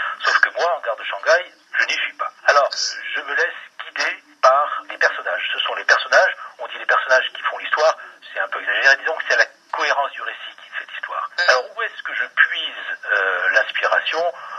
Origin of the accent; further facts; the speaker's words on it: Marseille, Provence-Alpes-Côte d'Azur, France; Moi je suis originaire de Marseille des environs, j'y ai passé toute mon enfance.